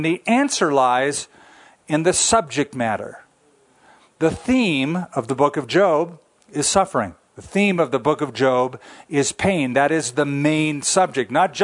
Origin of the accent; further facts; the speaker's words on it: California, United States; I heard about in California, my home state, how the governor is shutting down the beaches in Orange County because in places like where I used to live, Huntington Beach, people are just flocking to the beach.